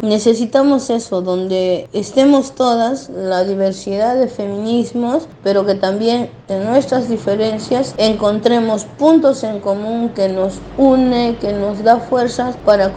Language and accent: Spanish; Ilave, Puno, Peru; las mujeres aymaras, que nosotros somos quienes hablan, soy de Ilave, de la nación aymara